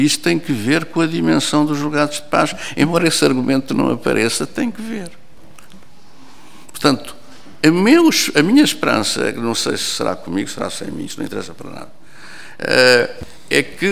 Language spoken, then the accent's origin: Portuguese; Lisbon, Portugal; porque eu sou de Lisboa, embora gosto muito do país todo